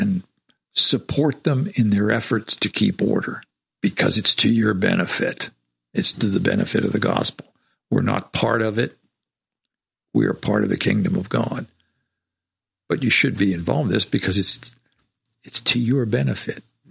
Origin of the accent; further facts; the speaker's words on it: United States; I am an American.